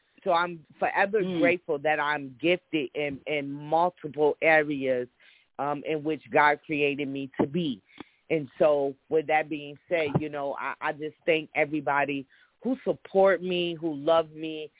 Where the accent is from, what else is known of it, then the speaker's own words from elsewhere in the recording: Rochester, New York, United States; a shout out to my hometown, Rochester, New York. That's who made me. And I will never forget where I come from.